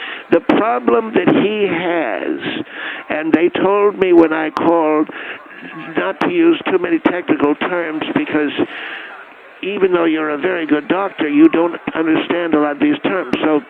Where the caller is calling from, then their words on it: Del Mar, California, United States; I'm at Del Mar. In the San Diego area.